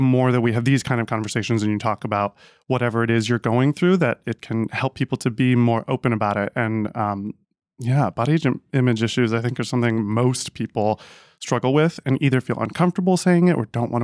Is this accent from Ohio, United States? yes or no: yes; Ohio, United States; I grew up in Ohio. And I was like, I'll go to Miami because I'll come out there.